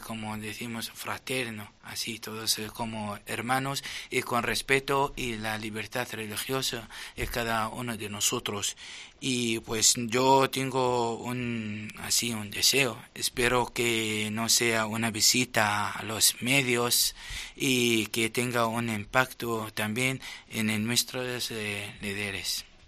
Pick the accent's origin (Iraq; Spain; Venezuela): Iraq; Qaraqosh, Nineveh; Y es un sueño, claro, ese porque es el primer papa que va a Irak y además que va a mi ciudad, y porque ese Caracos es muy importante